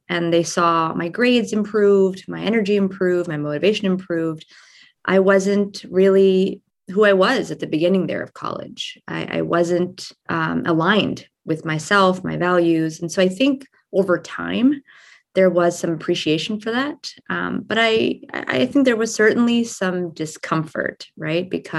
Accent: New Jersey, United States; My parents immigrated to New Jersey from India in the 70s. And I was raised in New Jersey and spent most of my young adulthood there on the East Coast.

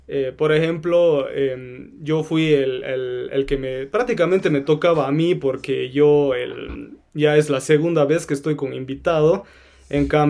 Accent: Bolivia; pero yo soy aquí … si no me conocen, yo soy, como siempre digo, soy el único internacional del grupo, porque soy de Bolivia

